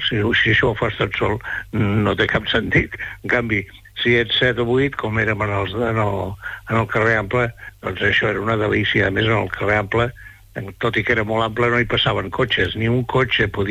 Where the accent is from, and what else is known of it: Figueres, Catalonia, Spain; born there